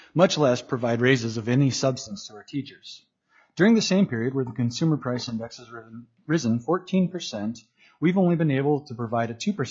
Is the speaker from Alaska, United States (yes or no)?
yes; Seward, Alaska, United States; now in Kodiak, United States; Growing up in Seward, there was not a single instance where I had a classroom teacher who was new to the profession.